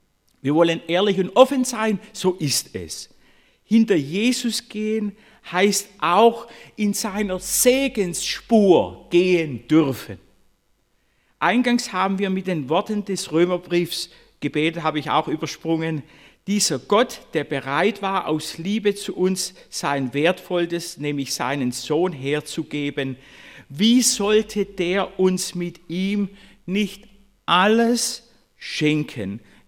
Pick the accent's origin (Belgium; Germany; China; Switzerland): Germany; Korntal, Baden-Württemberg; ich war das einzige Mal in meiner Heimatgemeinde Korntal zum Predigtdienst im großen Saal